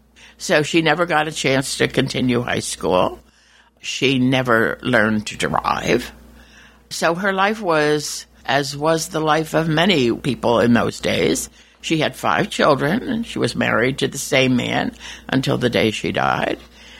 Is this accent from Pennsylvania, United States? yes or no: yes; Allentown, Pennsylvania, United States; Allentown, Pennsylvania is my hometown.